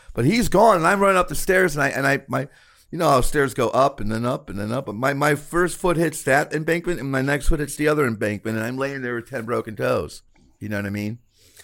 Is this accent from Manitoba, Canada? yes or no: no; Fort Erie, Ontario, Canada; there's a nudist colony in my hometown of Fort Erie, Ontario.